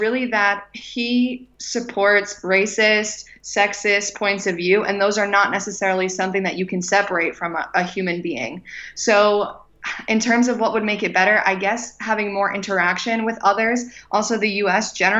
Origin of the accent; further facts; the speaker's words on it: New England, United States; because I'm from New England, and the coasts tend to have a more liberal perspective.